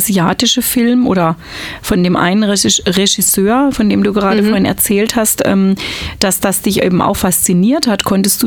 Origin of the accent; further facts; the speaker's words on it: Southern Germany, Germany; Ich komme zwar aus Süddeutschland, aber trotzdem hat man einfach ein Bild von diesen norddeutschen Leuten dadurch vermittelt bekommen.